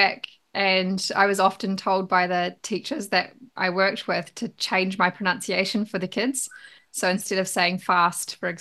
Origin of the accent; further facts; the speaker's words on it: Blenheim, Marlborough, New Zealand; now in Japan; So I come from Blenheim in the top of the South Island and educated there, studied Japanese in high school.